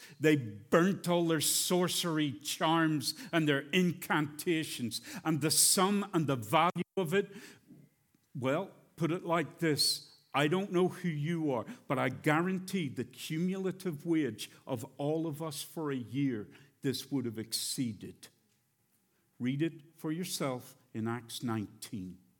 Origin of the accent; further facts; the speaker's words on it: Ireland; You have to realize I'm from Ireland. I go up to my seat and down to the pulpit.